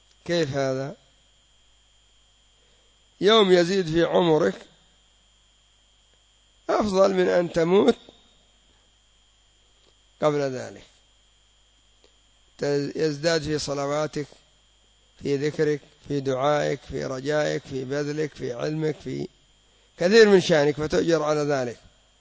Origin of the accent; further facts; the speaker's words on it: Yemen; كما يقول العامة عندنا في اليمن ينفخ، يضيع الوقت